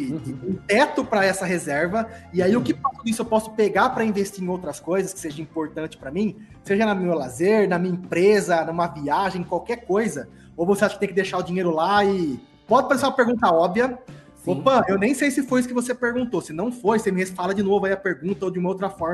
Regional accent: Brazil; Eu sou brasileiro e eu estou nesse mesmo bolo.

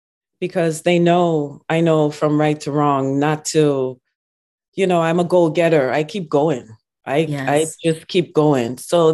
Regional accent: Ottawa, Ontario, Canada; No, I grew up in Ottawa.

